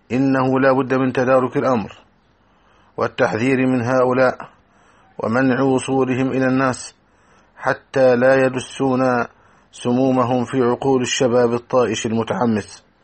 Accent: Egypt; بلدنا مصر،

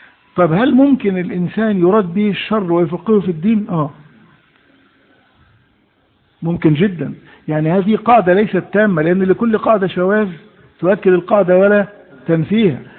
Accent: Egypt; احنا عندنا في مصر

